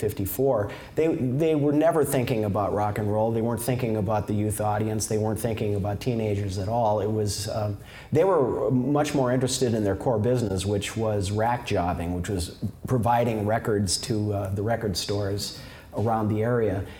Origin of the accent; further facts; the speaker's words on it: Duluth, Minnesota, United States; I'm from Duluth. I did not grow up in the Twin Cities